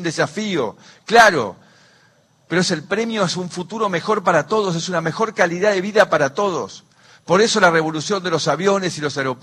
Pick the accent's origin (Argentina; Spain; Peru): Argentina; lo que somos los argentinos